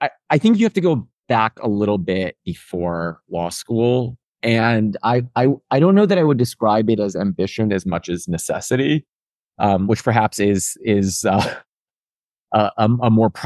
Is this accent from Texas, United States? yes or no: no; Chicago, Illinois, United States; You know, I'm really proud of my roots and my upbringing, but, you know, growing up in Chicago and not having a lot of resources to rely on